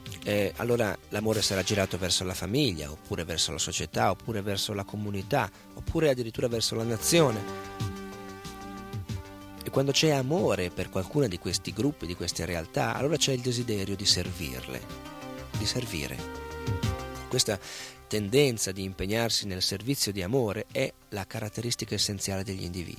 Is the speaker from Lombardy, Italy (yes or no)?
yes; Milan, Lombardy, Italy; born there